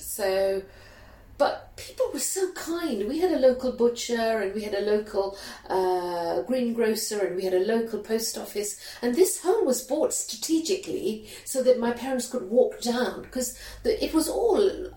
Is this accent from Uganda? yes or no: yes; Uganda; moved away; But the girls in the school were already told that I come from Uganda, I am displaced, and they need to be kind to me.